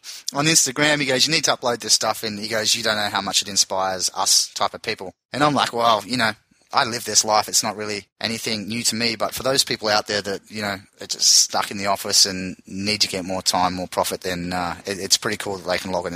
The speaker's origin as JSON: {"language": "English", "region": "Tasmania", "country": "Australia", "tie": "born there", "also_born_or_lived": "Queensland", "said": "I was born in Tasmania. I'd go home to visit the family and I lived in Queensland, which is the equivalent of California or Florida in the US."}